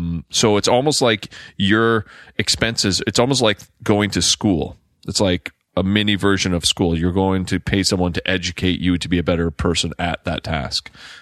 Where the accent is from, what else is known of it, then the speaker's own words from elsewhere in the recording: Nova Scotia, Canada; but that's how I grew up here in Nova Scotia.